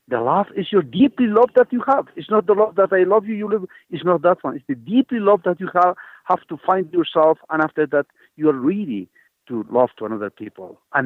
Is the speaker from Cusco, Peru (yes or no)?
yes; Cusco, Peru; first language Quechua; English is a second language; from Cusco, Peru. I just born like 78 kilometers far from the Cusco city. And my village is like Ipuer. When I was like 6 years old, or maybe until 6 years old, I was just speaking Quechua, which is the mother language.